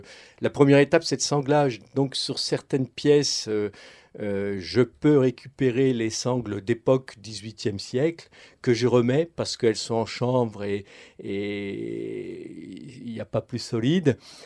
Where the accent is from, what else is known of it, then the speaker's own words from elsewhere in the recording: Béthisy-Saint-Martin, Hauts-de-France, France; born there; j'ai 60 ans, je suis né à Béthisy-Saint-Martin, maintenant j'exerce à Béthisy-Saint-Pierre, j'ai franchi la frontière.